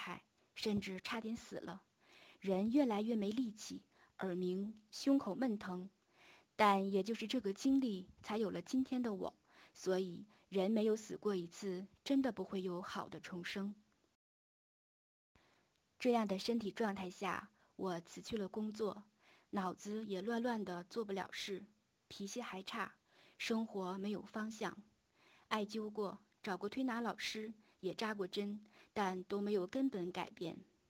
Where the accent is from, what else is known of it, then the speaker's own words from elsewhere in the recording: Heilongjiang, China; 我是黑龙江的